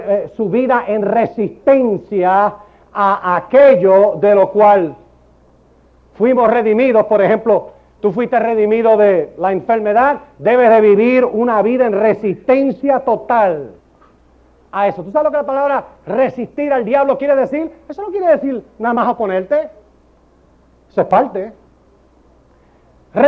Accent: San Juan, Puerto Rico; also born or lived in Ponce / New York; Pero sí, yo soy puertorriqueño, nacido en Ponce, criado en San Juan. Y entonces pues viví unos años en New York.

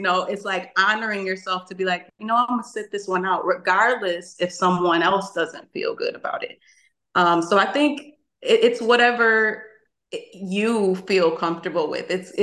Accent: Buffalo, New York, United States; And I'm like, well, I'm from Buffalo.

